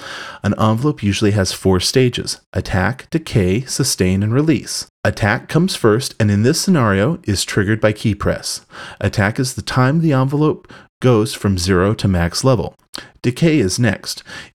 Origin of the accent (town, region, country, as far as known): California, United States